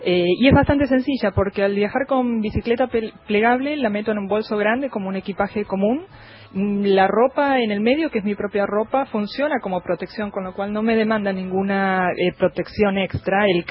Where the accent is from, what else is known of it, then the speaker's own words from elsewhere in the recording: Argentina; somos argentinos